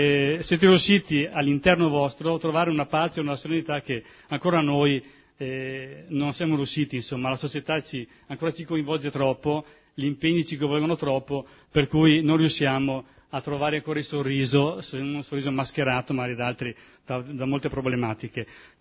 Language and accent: Italian; Primiero, Trentino-Alto Adige, Italy; ringrazio voi che passate per il mio paese, per il nostro paese, per la comunità di Primiero